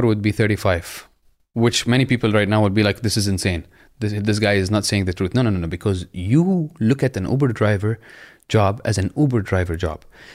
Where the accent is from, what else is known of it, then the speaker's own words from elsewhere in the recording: Syria; moved away; I remember booking a ticket to Syria, to my home country, and I called my wife